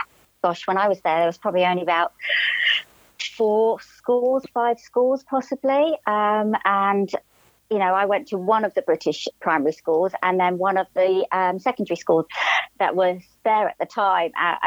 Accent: Dubai, United Arab Emirates; And we moved as a family to the Middle East, Dubai. And I did all my schooling there. So I grew up in the Middle East.

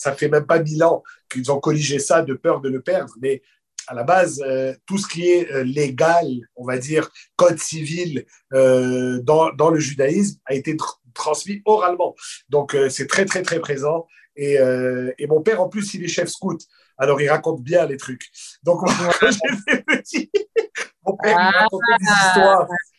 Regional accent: Quebec, Canada; On est un peu conteurs, toute la gang, là. Tu vois, on est Québécois, finalement.

